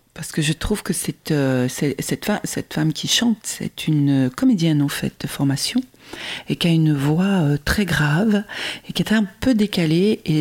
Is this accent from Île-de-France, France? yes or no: yes; Paris, Île-de-France, France; Voilà, j'étais parisienne, intramuros, pendant 20 ans. Je suis née à Paris, j'étais en banlieue parisienne